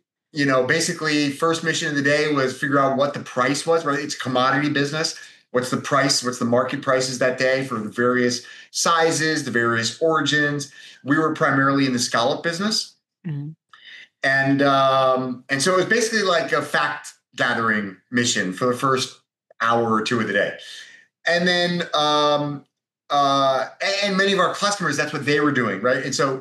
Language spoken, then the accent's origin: English; Rhode Island, United States; now in Lisbon, Portugal; I'm from Rhode Island.